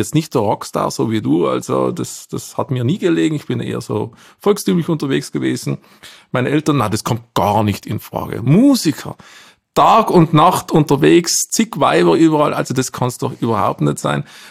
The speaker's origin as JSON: {"language": "German", "town": "Steinegg", "region": "Trentino-Alto Adige", "country": "Italy", "said": "in Steineck, das ist gleich neben Bozen"}